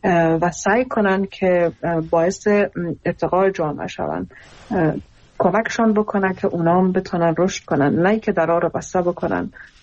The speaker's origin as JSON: {"language": "Persian", "country": "Iran", "tie": "born or raised there", "said": "خودم در ایران بزرگ شدم اونم اونجا درس خوندم"}